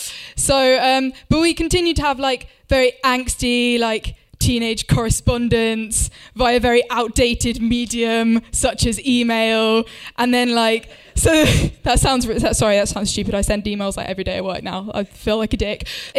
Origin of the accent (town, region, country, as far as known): Winchester, South East England, United Kingdom; born or raised there